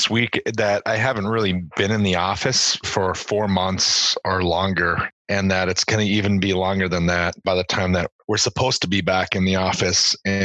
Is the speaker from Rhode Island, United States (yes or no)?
no; Hopkins, Minnesota, United States; doing a little bit of research into my hometown, which is Hopkins, Minnesota.